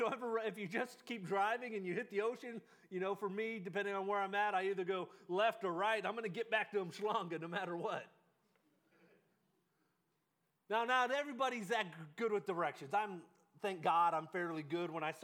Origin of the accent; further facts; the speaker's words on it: Texas, United States; now in South Africa; We're not from South Africa. I know you guys can't tell that, right? But we're not. Holidays are hard when you're not with your family. We would have loved to have been home in Texas with my mom and dad